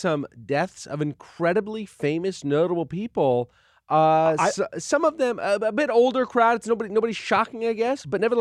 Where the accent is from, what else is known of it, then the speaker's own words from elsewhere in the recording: West Coast, United States; It was post-Oscar where I grew up on the West Coast.